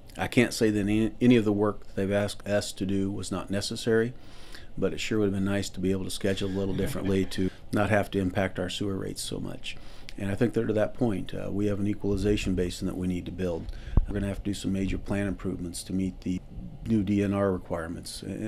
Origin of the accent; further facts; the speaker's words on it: Knoxville, Tennessee, United States; Well, growing up in Knoxville, I worked in the underground construction business.